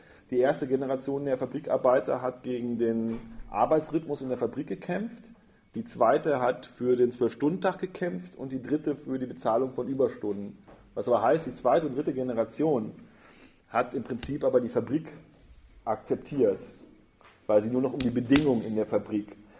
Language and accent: German; North Rhine-Westphalia, Germany; ich komme ja aus dem Münsterland, also aus der Nähe des Ruhrgebiets, wo die Leute stolz darauf sind, in der fünften Generation bei Krupp zu arbeiten.